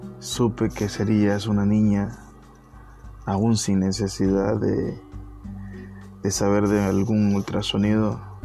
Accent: Nicaragua; moved away as an adult; Cuando yo salí de Nicaragua, tú apenas... tal vez ibas a cumplir los dos

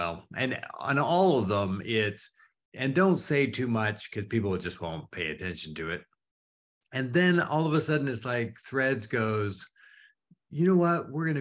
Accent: Canada; now in United States; I am a Canadian. And so anybody who hears me say out and about and house, like all of that stuff, it usually shows up somehow and people go, where are you from?

